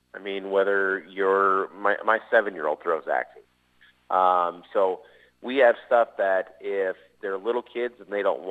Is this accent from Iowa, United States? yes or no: yes; Bedford, Iowa, United States; I grew up in Bedford, Iowa.